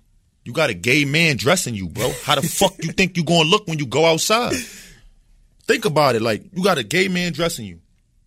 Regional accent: Bronx, New York, United States; So when I talk to people that's not from the Bronx, I just say I'm from the Fordham area.

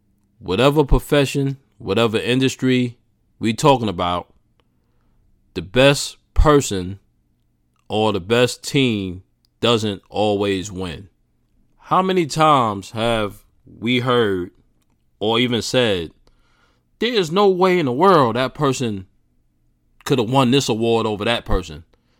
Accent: New York, United States; That's my hometown, New York.

